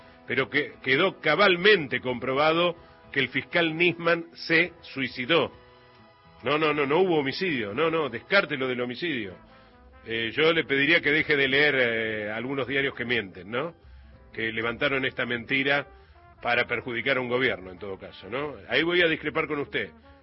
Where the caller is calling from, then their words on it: Pico Truncado, Santa Cruz, Argentina; de Pico Truncado, Santa Cruz. Yo trabajando y escuchando el programa